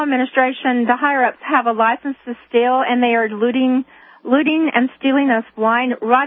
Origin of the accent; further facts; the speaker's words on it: Texas, United States; now in Indiana, United States; I'm a Texan in exile in Indiana.